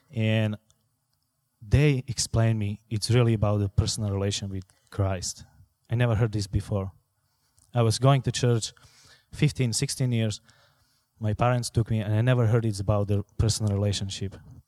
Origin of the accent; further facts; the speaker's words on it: Slovakia; English is a second language; I'm from Slovakia. I was born in Czechoslovakia.